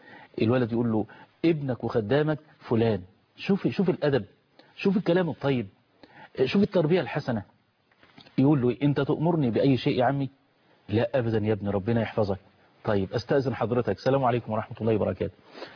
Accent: Egypt; بلدنا مصر

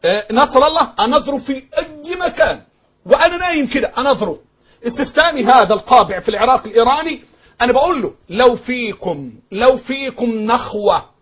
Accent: Egypt; بلدنا مصر

